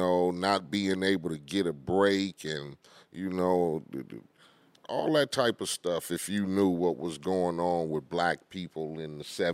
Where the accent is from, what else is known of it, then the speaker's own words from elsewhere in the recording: Compton, California, United States; also born or lived in Lynwood; I grew up in South, you know, we had a house in, I want to say, Linwood area. When I was a kid, maybe about 4 years old, you know, everything was great. And, you know, but once my parents got divorced and we moved to Compton and I was around 6 years old